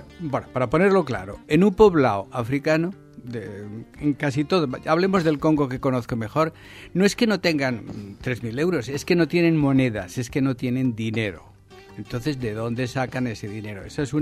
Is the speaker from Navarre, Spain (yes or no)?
no; Valencia, Valencian Community, Spain; yo vengo de España, vengo de Valencia